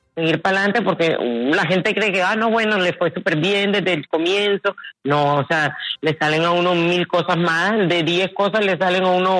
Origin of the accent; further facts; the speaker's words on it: Colombia; me encanta que la gente sepa que yo soy colombiana y me da muchísimo orgullo.